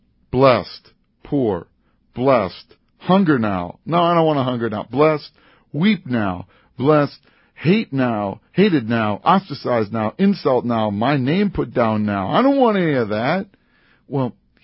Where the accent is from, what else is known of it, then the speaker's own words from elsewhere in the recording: United States; I'm American. I want independence.